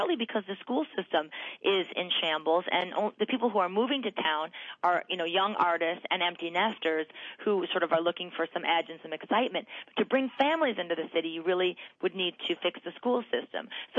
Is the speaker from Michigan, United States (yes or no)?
yes; Detroit, Michigan, United States; Well, Detroit's my hometown as well. I was born and raised there, and I'm the daughter of a manufacturer.